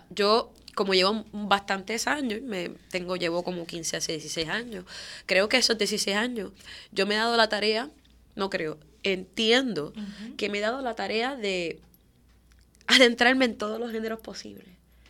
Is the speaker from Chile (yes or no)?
no; Puerto Rico; Como cantante puertorriqueña